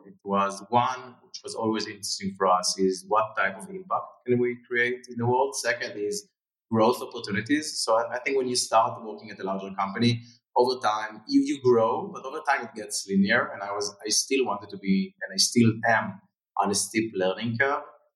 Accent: Israel; So growing up, born and raised in Israel, great childhood, great people, great food, great weather. Growing up here, I think, was great on all accounts.

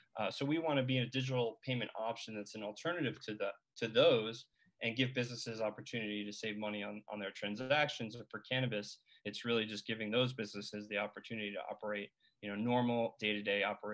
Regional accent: New York, United States; I'm originally from New York, actually.

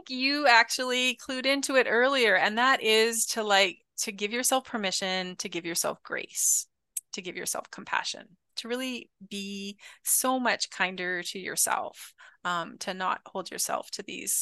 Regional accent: Canada; You can check my website, which is just … being Canadian.

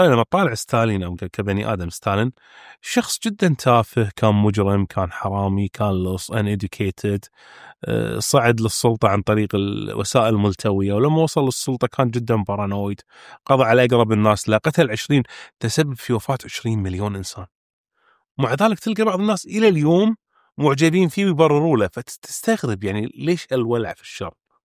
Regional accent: Kuwait; الناس تعتقد أن أنا مو قاعد أتكلم ككويتي، قاعد أتكلم صورة عامة

